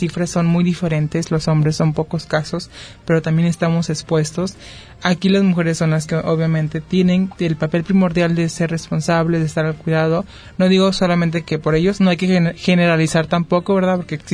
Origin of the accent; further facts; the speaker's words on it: Mexico; Creo yo que ya es más la cultura, costumbre que tenemos como mexicanos.